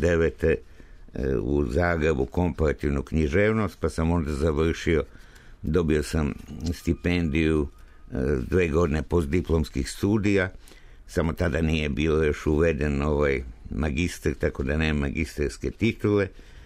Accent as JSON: {"language": "Serbian", "town": "Pančevo", "region": "Vojvodina", "country": "Serbia", "tie": "born there", "said": "da sam rođen u Pančevu, a nije nigde pisalo tamo šta sam po nacionalnosti, sam Rus"}